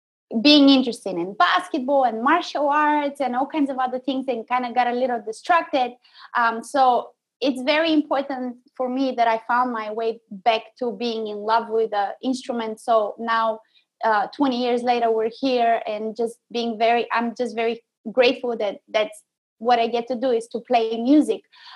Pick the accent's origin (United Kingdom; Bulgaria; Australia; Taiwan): Bulgaria; now in Chicago, United States; I'm Bulgarian, and I have started playing the violin since I was 3 years old.